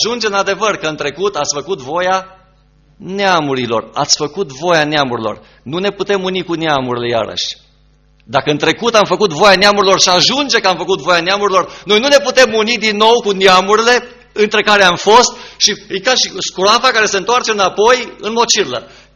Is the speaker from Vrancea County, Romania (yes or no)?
no; Sibiu, Sibiu County, Romania; Dar crescând aici în Sibiu și trăind în Sibiu ultimii ani, însă mergând prin România, prin alte părți, vezi că încă diferența e mare.